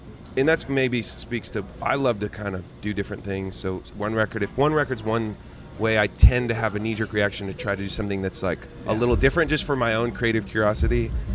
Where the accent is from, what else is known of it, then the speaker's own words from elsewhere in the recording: Eugene, Oregon, United States; Now you're talking to a kid. I grew up in Eugene, Oregon.